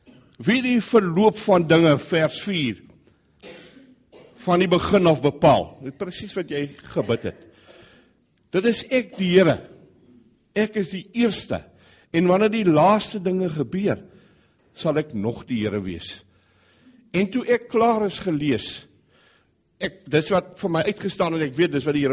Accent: Hopefield, Western Cape, South Africa; Ek kom van Hopefield af, ek is die pastoor daar.

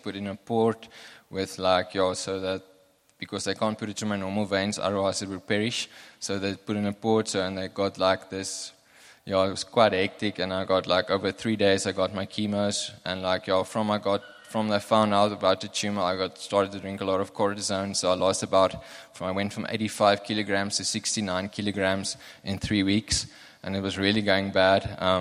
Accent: Fredendal, Northern Cape, South Africa; accent: Namaqualand; English is a second language; I come from Fredendal, so you must be... Sometimes my English isn't that good. It's very Namakwaland

